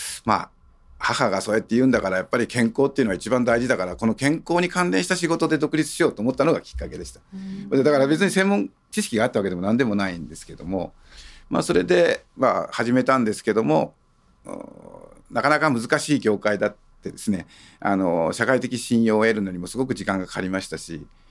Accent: Kagoshima, Japan; いや、出身はそれこそ鹿児島なんです。

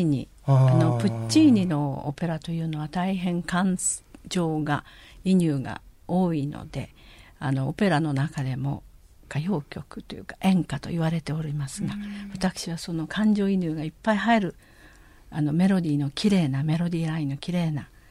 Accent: Yanaka, Tokyo, Japan; 東京都の育ちです。はい、ずっと東京で。

